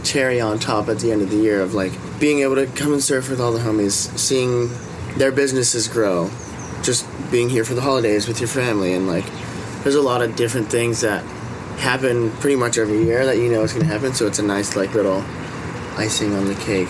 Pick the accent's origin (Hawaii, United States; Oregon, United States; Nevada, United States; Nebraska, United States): Hawaii, United States; I think growing up in Hawaii is kind of the best thing you could ever